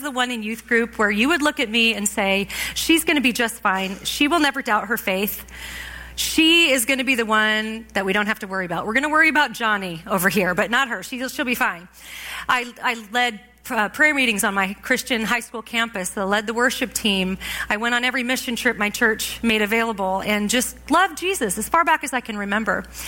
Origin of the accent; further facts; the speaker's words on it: California, United States; now in Canada; I was raised in California, sort of in that evangelical subculture of the 80s and 90s.